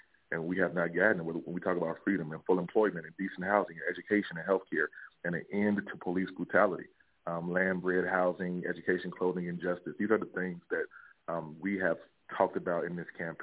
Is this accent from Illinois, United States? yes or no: yes; Chicago, Illinois, United States; I'm from Chicago. I was born and raised in this city. I'm raising my son on the south side of Chicago, on the low end, in Bronzeville.